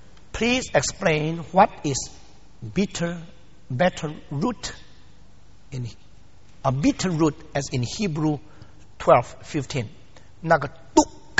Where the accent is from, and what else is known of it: China